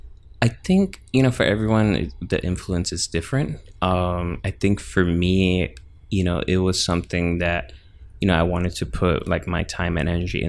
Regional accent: Carol City, Florida, United States; But for me, it wasn't abnormal because I grew up in Carroll City. So I was already like in a Black community.

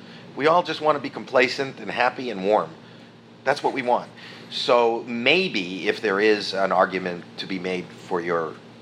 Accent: Northeast, United States; we're from the Northeast and there's just more per capita, more people.

